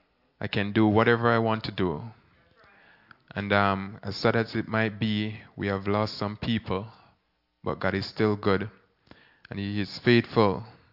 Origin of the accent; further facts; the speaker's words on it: Jamaica; growing up in Jamaica, I've always loved this about Jamaicans.